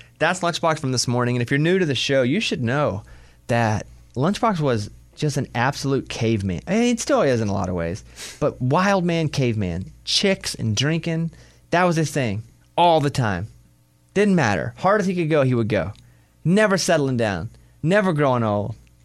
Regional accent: Mountain Pine, Arkansas, United States; My hometown, Mountain Pine, just got a phone tower in the past 2 years. You would drive into my town, because I would go back

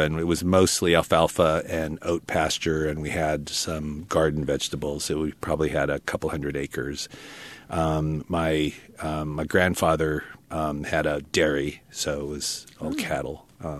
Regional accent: Albuquerque, New Mexico, United States; also born or lived in China Lake; I was born in Albuquerque. And then we left for a period of time when I was really young, where my dad went to University of Utah for a graduate degree. Came out to China Lake.

